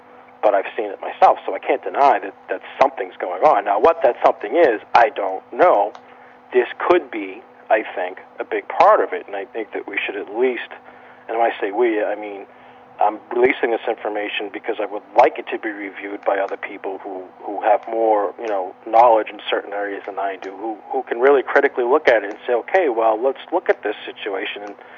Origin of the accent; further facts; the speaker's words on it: Boston, Massachusetts, United States; Sure, I grew up in Southie.